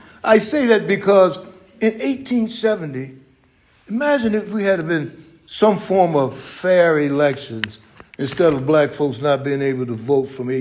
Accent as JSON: {"language": "English", "region": "Mississippi", "country": "United States", "tie": "born or raised there", "said": "the election of our first black senator from my home state, good old state of Mississippi."}